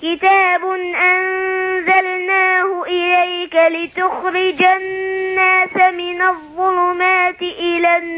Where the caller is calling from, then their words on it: Abu Dhabi, United Arab Emirates; من ابو ظبي.